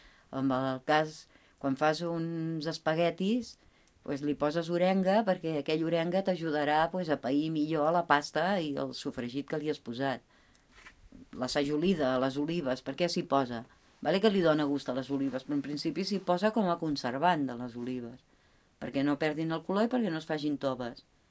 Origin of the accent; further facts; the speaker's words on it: Farrera, Catalonia, Spain; sóc de Casa Maria, de Farrera.